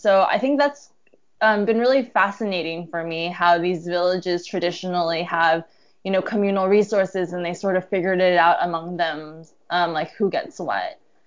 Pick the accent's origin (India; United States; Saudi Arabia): United States; now in Hong Kong; So I'm an American journalist currently based out of Hong Kong.